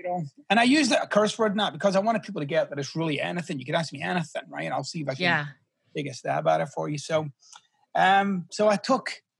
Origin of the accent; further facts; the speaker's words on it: Scotland, United Kingdom; Well, I'm originally from Scotland, which is why I talk like Shrek.